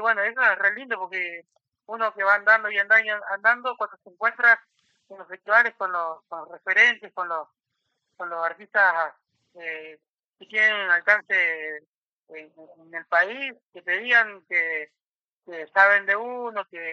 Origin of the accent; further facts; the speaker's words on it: Las Talitas, Tucumán, Argentina; born there; Sí, ahí nací, en Tucumán, como usted dice.